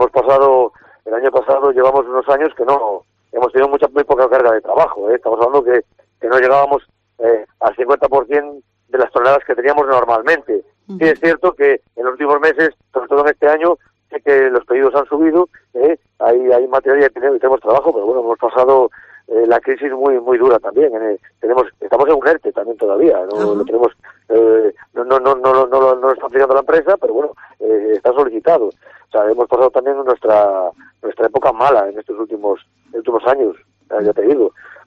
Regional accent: Castile and León, Spain; la mayoría somos de aquí del Bierzo, todos.

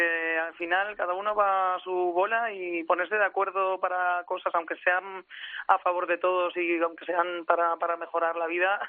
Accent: Teruel, Aragon, Spain; also born or lived in Extremadura; Y... bueno, soy de cerca, soy de Teruel.

